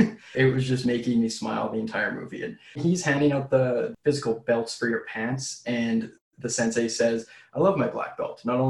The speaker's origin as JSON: {"language": "English", "country": "Canada", "said": "Being a Canadian myself, I thought they were good, but I don't know Pennsylvanian accents."}